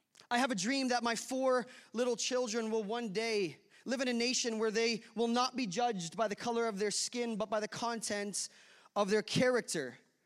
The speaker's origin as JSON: {"language": "English", "region": "Ontario", "country": "Canada", "said": "I am an Ontario boy, so I am Canadian. I am from Ontario"}